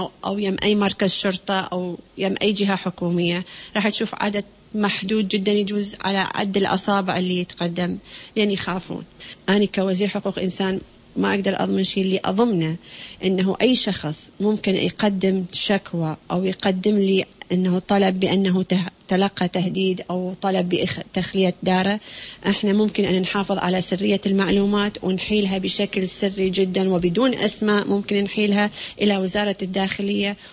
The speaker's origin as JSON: {"language": "Arabic", "country": "Iraq", "said": "ليس من عمل العراقيين الأحقاء يعني كعراقيين"}